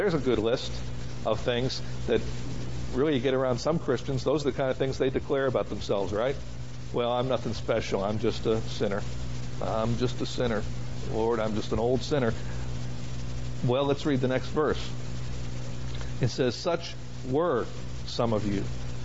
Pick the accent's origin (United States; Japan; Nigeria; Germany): United States; the believers in Ireland who get these tapes make fun of us Americans because we say things like, "I'm Irish."